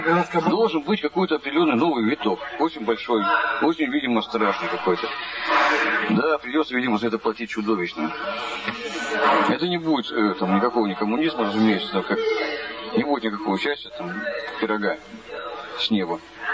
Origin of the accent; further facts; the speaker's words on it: Siberia, Russia; я сибиряк. Я живу на этой земле